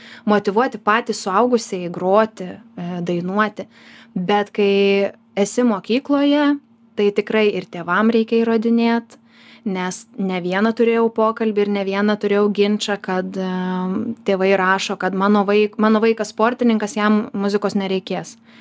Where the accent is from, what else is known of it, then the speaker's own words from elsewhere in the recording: Plungė, Telšiai County, Lithuania; aš pati esu kilusi iš Plungės, tai lankiau Plungės Mykolo Oginskio meno mokyklą